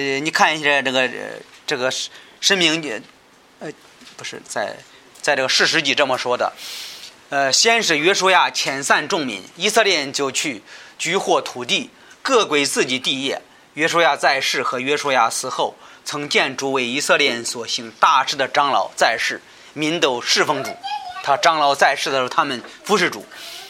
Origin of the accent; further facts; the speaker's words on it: China; 是我们写成中文，我们中国人能明白吗？我们中国人一听也知道是什么意思，对吧？